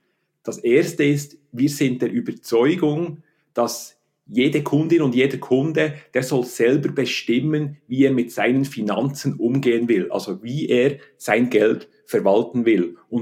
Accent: Bern, Switzerland; Ich bin in Bern aufgewachsen

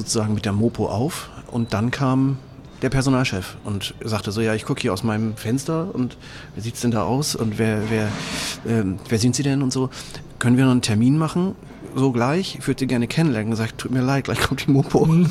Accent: Oldenburg, Lower Saxony, Germany; Ich bin aus dem schönen Oldenburg, in Oldenburg, also nicht das, was hier in Schleswig-Holstein ist

